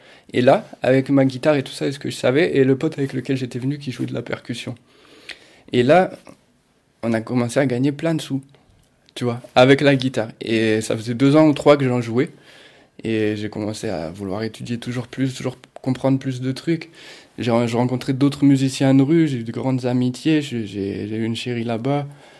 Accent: Nanterre, Île-de-France, France; et on est parti dans mon village en Espagne. Même si j'ai grandi à Nanterre

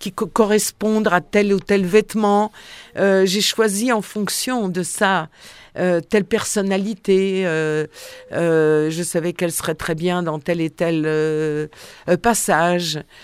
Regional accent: Paris, Île-de-France, France; Étant montmartroise, je connais bien, je suis née à Montmartre

